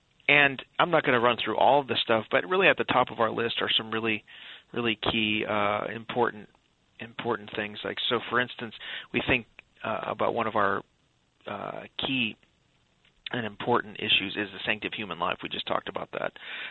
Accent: Illinois, United States; Henry Hyde, who's from Illinois, my home state

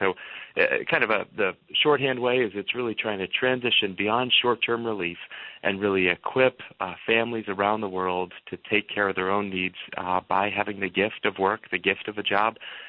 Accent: Boston, Massachusetts, United States; now in Lancaster, United States; You know, I grew up in Boston, and there we had all kinds of traffic problems. And moving to Lancaster, there is not a traffic problem

